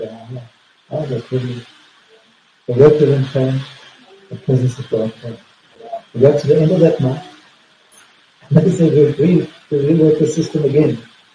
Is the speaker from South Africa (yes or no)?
yes; Southport, KwaZulu-Natal, South Africa; year after school, I came from Southport to Burger and for Bible school, for a year of Bible school.